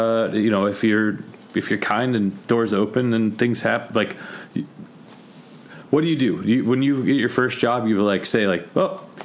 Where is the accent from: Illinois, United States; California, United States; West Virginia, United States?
California, United States; Berkeley; I was raised in the Republic of Berkeley, which is absolutely what it is.